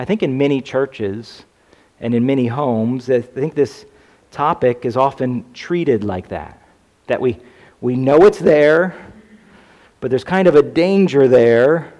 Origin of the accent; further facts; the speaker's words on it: Bloomsburg, Pennsylvania, United States; In the county where I grew up, so I grew up in Columbia, because that was part of Columbia County